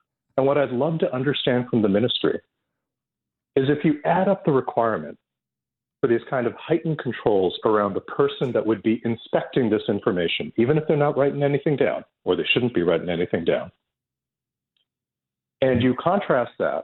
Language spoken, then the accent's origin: English; Scarborough, Ontario, Canada; move out of Ajax and move into where I grew up in Scarborough.